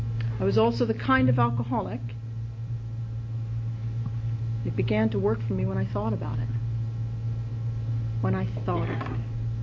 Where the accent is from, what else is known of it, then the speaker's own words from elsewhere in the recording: Ireland; Probably the only thing that's significant is that I'm Irish, and that's almost a given, you know.